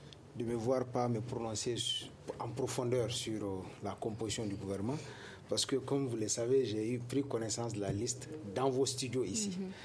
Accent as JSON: {"language": "French", "country": "Mali", "said": "Nous sommes des Maliens"}